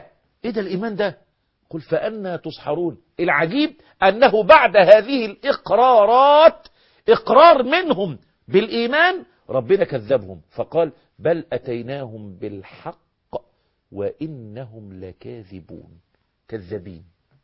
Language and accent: Arabic; Egypt; عندنا في مصر